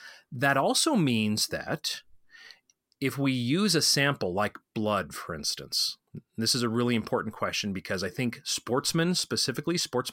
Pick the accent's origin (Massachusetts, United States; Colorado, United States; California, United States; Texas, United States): Colorado, United States; like I'll use my home state of Colorado